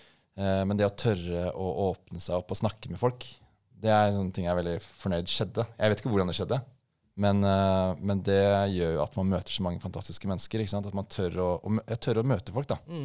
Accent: Asker, Akershus, Norway; jeg er fra Asker, har et hus, garasje, bil

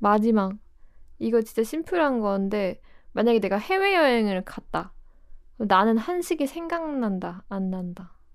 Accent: Incheon, South Korea; 나도 인천 사람인데

